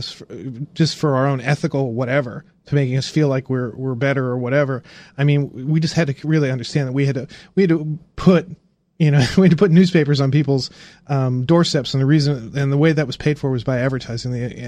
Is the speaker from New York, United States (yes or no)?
no; Indiana, United States; I grew up in Indiana.